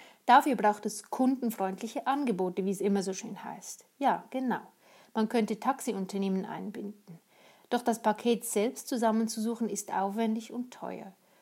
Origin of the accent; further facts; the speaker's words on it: Glarus, Switzerland; Aber im Glarner Hinterland, wo ich aufgewachsen bin, gab es nun mal wenig anderes zu tun.